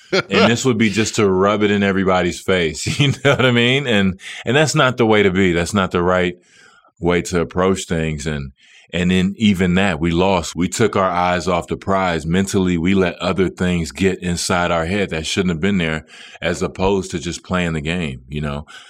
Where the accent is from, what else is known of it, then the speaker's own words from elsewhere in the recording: Dallas, Texas, United States; With playing Dallas, it stung so bad for me because, yeah, it was my hometown.